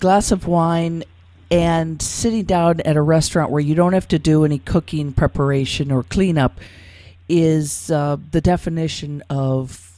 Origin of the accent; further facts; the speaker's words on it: Cleveland, Ohio, United States; So I cannot, and I grew up in Cleveland, Ohio, on the east side in the snow belt.